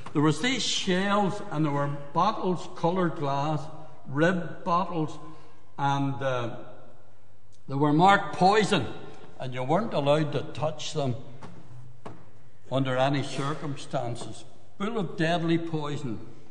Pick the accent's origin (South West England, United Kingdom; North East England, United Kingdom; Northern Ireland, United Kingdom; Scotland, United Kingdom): Northern Ireland, United Kingdom; Belfast; when I was a young fella growing up in Belfast, all the youngsters in those days